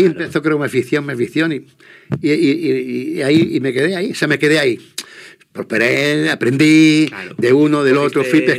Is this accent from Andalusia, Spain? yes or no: no; Catalonia, Spain; voy a empezar a estar aquí en mi tierra, porque ya lo necesito.